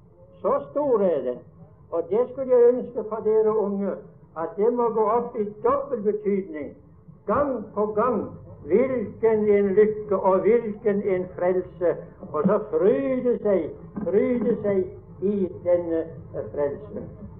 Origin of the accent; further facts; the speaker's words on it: Sør-Audnedal, Agder, Norway; Jeg husker som barn hjemme i Sør-Audendal